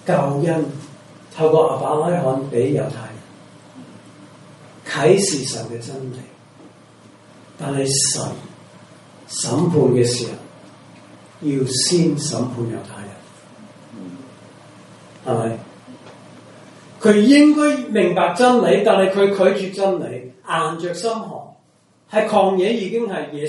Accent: United States; 我是美國人，很多美國人我小的時候就問他你是不是基督徒，他當然是，我在美國出世

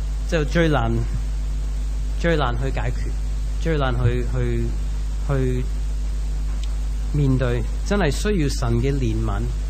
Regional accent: Macau; 我哋澳门人系讲广东话。

